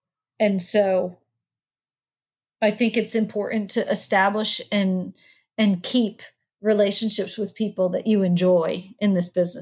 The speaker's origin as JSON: {"language": "English", "region": "Northeast", "country": "United States", "said": "I was 23 years old in Clemson, South Carolina, and I was from the Northeast."}